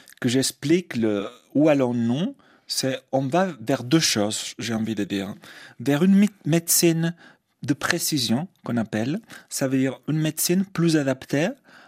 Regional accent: Majorca, Balearic Islands, Spain; French is a second language; now in France; Je me sens profondément européen et méditerranéen aussi, parce que j'ai grandi malgré tout à Majorque, à l'île de Majorque. Et je parle catalan avec mes parents, avec la plupart de mes amis.

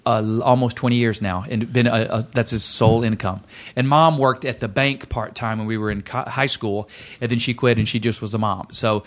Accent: Birmingham, Alabama, United States; Birmingham. Birmingham, Alabama.

